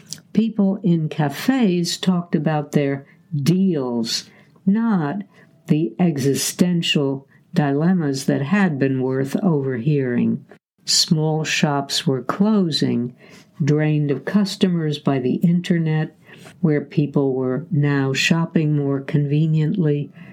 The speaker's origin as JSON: {"language": "English", "town": "Manhattan", "region": "New York", "country": "United States", "tie": "born or raised there", "said": "I hadn't been to Manhattan, my hometown, in over 2 years."}